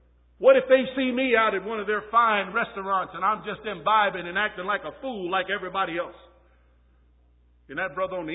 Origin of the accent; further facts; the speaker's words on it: Texas, United States; I used to do that growing up in Texas.